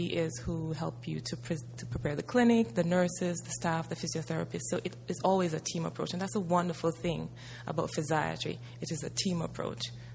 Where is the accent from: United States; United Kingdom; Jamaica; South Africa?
Jamaica; I'm from Jamaica. I'm actually the only physiatrist in Jamaica